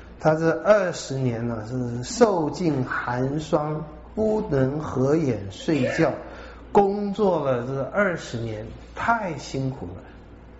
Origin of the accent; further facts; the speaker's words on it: China; 这大家也看得出来，我们中国人那个关系啊，夫妻总是淡化的，把亲子之间看得强化一点。